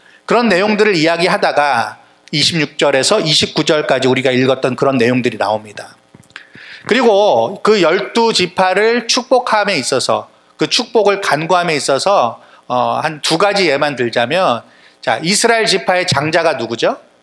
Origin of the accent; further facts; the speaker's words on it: South Korea; 제 안에 있는 정체성은 한국 사람, 한민족의 한 사람 이런 마음들이 있습니다.